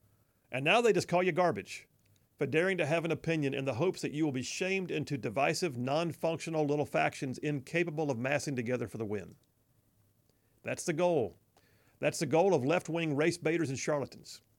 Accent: United States

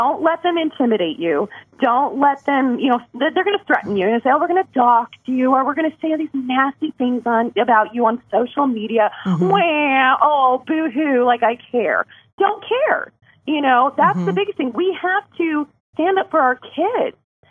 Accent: St. Charles, Missouri, United States; Yeah, so I moved here from Missouri, from St. Charles, Missouri

